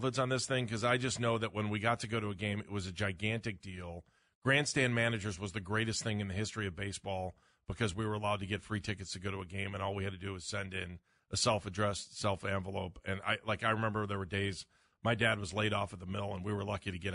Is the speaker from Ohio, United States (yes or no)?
yes; Ohio, United States; Yeah, you realize that when we were growing up in Northeast Ohio, like many of our listeners, probably the majority.